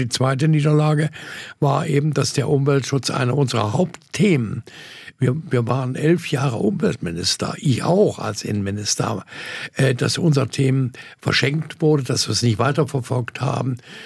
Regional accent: Dresden, Saxony, Germany; in Dresden zum Beispiel, meiner Heimatstadt

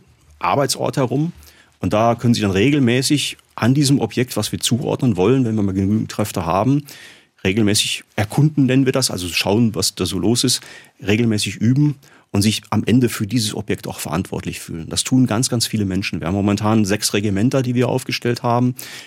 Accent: North Rhine-Westphalia, Germany; Ich komme aus Nordrhein-Westfalen

